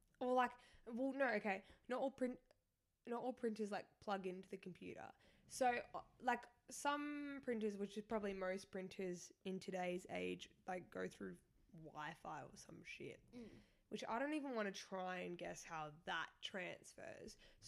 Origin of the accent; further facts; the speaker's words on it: Australia; Because I'm Australian.